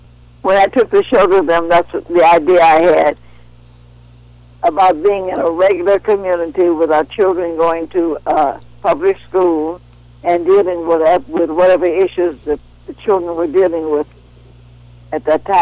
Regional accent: Chicago, Illinois, United States; And, of course, I come from Chicago, so it was very familiar. The neighborhood was very familiar.

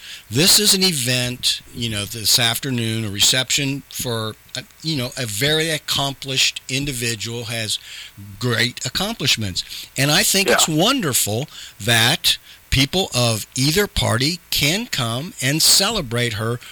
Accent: Columbus, Ohio, United States; I've lived here for 65 years. I'm 65 years old. I was born and raised in Columbus.

